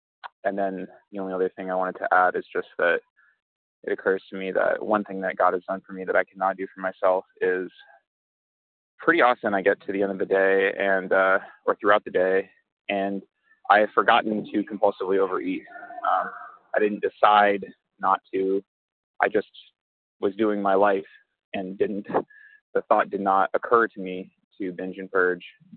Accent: Boston, Massachusetts, United States; I'm from Boston, but I'm currently in Florida.

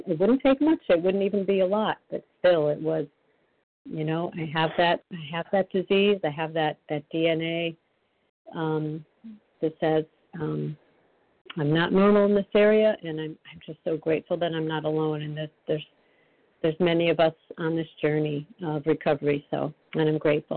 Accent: Massachusetts, United States; I'm from Massachusetts.

